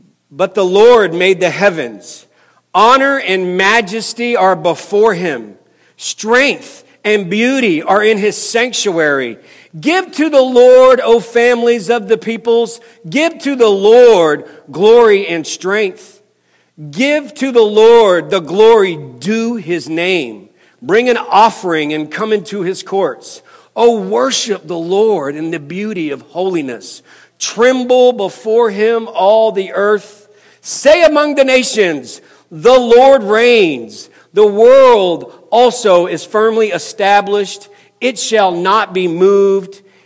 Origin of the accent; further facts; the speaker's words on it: Rochester, New York, United States; I don't live in Rochester. I'm from Rochester, New York.